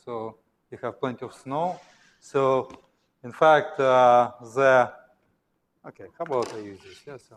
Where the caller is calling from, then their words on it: Reno, Nevada, United States; So I'm coming from Reno, Nevada, right?